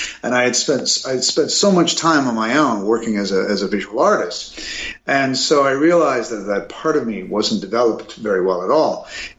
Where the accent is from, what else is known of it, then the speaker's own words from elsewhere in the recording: Ontario, Canada; And then I moved to Toronto I grew up in the Niagara Falls, Hamilton, Ontario area, where a lot of improvisers like Martin Short and Eugene Levy came from. And that's, in fact, I think that was my hometown where I was born and they were born.